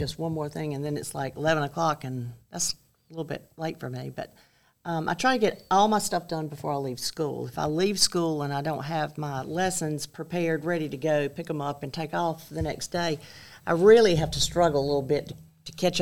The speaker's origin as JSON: {"language": "English", "town": "Hartsville", "region": "South Carolina", "country": "United States", "tie": "born or raised there", "said": "Hartsville, South Carolina. Okay. I was raised Cross Creek."}